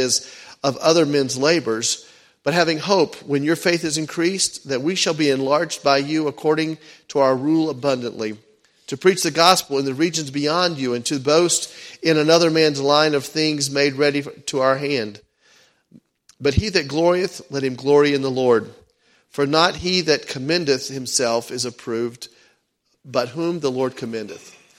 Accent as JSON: {"language": "English", "region": "the South", "country": "United States", "said": "Maybe it's because I'm from the South, but I love barbecue"}